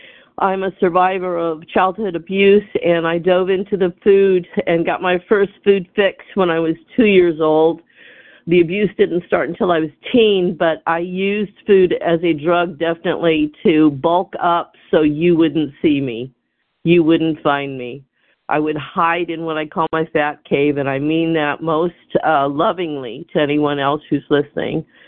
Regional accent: California, United States; I'm a compulsive overeater and I'm from California.

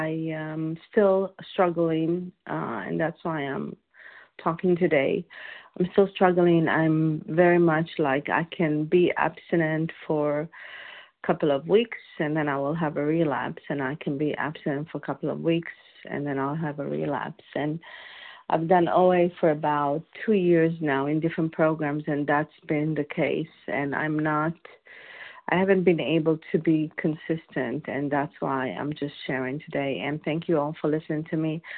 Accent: Indianapolis, Indiana, United States; I'm from Indianapolis. It's my first time that I'm sharing.

